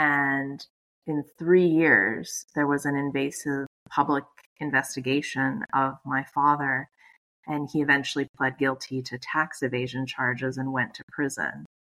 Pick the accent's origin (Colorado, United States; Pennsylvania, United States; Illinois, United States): Pennsylvania, United States; McKees Rocks; So I grew up in McKees Rocks, PA, which is a small suburb outside of Pittsburgh.